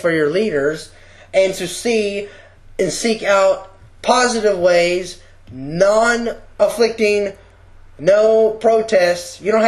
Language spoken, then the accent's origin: English; Texas, United States; moved away; it was called the H Award because I was from Texas and this was Huntington High School.